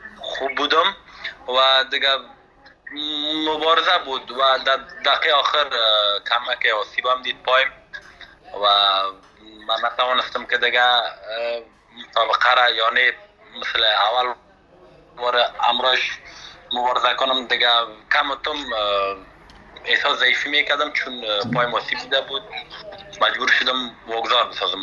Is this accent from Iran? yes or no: no; Afghanistan; من به خودم به حیث یک جوان افغانی که از افغانستان آمدم مده ایجا به خاطر مسابق